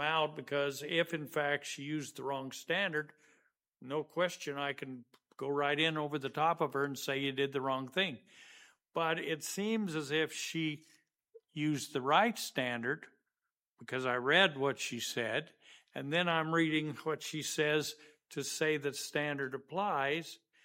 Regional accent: Idaho, United States; I'm not going to say the last word because I'm from Idaho and I'll say it wrong.

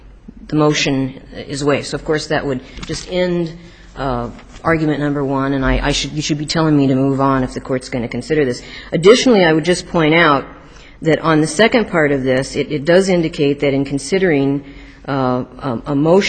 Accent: Phoenix, Arizona, United States; I'm an attorney from Phoenix, Arizona.

